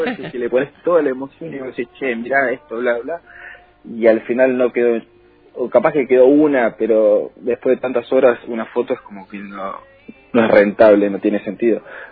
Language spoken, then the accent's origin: Spanish; Río Grande, Tierra del Fuego, Argentina; also born or lived in Trelew; Y ya a los pocos meses de haber nacido ya estaba radicado acá en la ciudad de Río Grande.